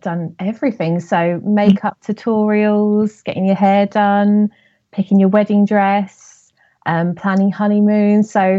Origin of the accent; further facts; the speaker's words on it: East of England, United Kingdom; I'm a podcaster from Suffolk